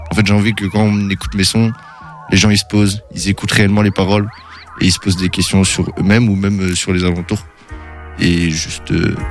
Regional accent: Angers, Pays de la Loire, France; j'ai 22 ans, je viens d'ici même, Angers. J'ai fait toutes mes classes d'armes, si je puis dire, ici.

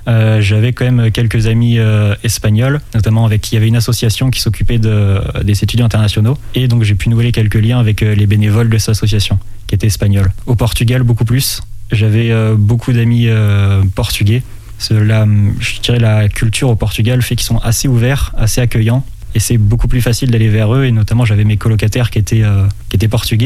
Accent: France; moi, en tant que Français, je sais qu'en France, c'est pas très simple de trouver un appartement.

